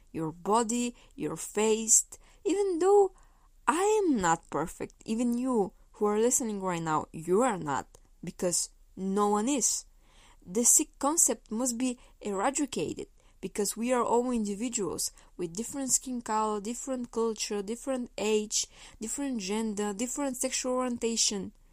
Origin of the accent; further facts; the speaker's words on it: Bulgaria; English is a second language; and I'm from Bulgaria.